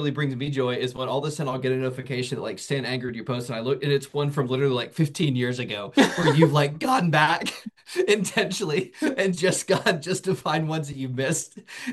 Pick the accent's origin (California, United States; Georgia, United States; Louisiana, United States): Georgia, United States; Woodstock; so we lived there from Atlanta, originally, or the greater Atlanta area. If you're familiar with Atlanta, I grew up in Woodstock on the sort of northwest side.